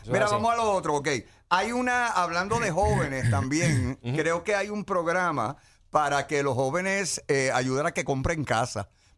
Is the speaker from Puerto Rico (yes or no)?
yes; Puerto Rico; Que nosotros, como boricuas, siempre estemos enfrentándonos a este tipo de pelea chiquita